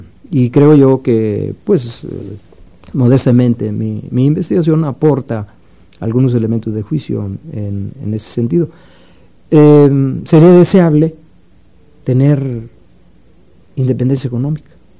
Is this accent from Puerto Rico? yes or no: no; Mexico; ¿Qué sería deseable como ciudadano mexicano? ¿Qué sería deseable que nosotros tuviéramos en este país?